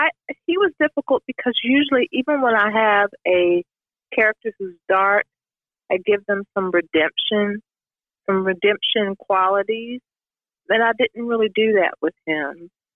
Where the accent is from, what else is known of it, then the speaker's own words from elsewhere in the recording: the South, United States; It wasn't as hard because I grew up in the South. So I know what that dialect sounds like.